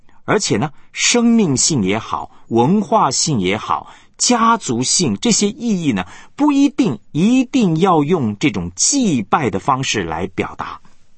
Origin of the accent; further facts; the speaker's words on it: Taiwan; 我是在台湾出生长大，那么后来两岸开放以后呢，我有机会呢回到我的老家福州。